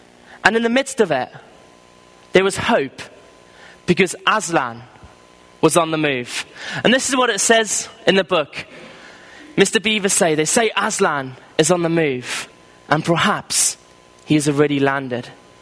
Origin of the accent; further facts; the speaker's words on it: South Africa; I grew up in South Africa as a well-known evangelist.